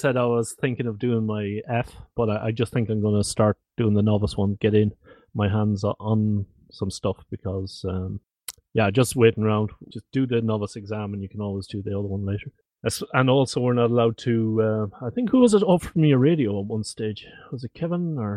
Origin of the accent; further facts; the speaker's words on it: Netherlands; accent: Dutch; English is a second language; I'm in the Netherlands. Can't you tell from my Dutch accent?